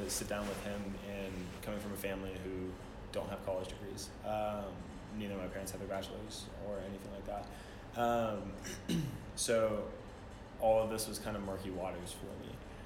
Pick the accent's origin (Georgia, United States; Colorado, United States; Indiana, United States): Georgia, United States; Cumming; I grew up in Cumming, Georgia, which is like the third most conservative county in the U.S. or something ridiculous.